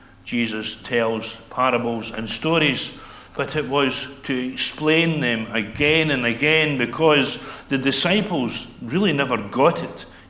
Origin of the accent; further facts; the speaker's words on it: Rothesay, Scotland, United Kingdom; I come from Rothsay in the island of Bute, where I had lived for 52 years up until the end of last October, until my wife and I moved to Aberdeenshire.